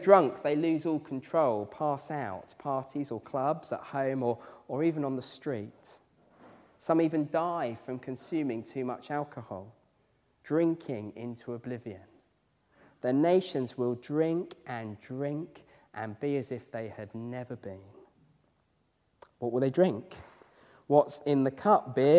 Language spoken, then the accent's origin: English; East of England, United Kingdom; I grew up in East Anglia. There was farmland for miles around, as far as the eye could see.